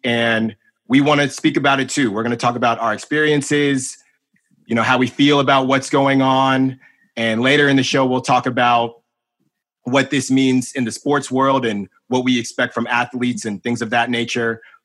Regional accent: Concord, United States; I grew up in Concord, you know, I played baseball.

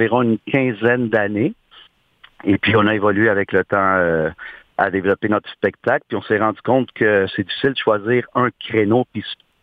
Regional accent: Uruguay; Moi, je suis né en Amérique du Sud. Je suis uruguayen.

